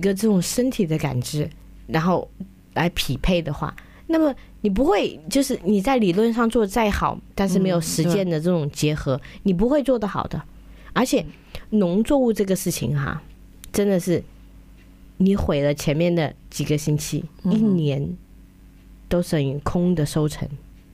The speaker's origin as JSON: {"language": "Chinese", "region": "Central Plains", "country": "China", "tie": "born or raised there", "said": "因为我是在中原长大的，你知道吧？就是在中原长大"}